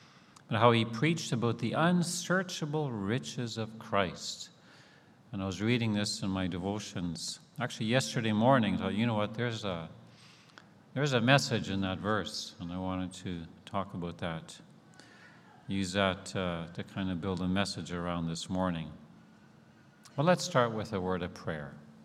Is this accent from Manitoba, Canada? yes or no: yes; Steinbach, Manitoba, Canada; We're out from the Steinbeck area, my wife and I.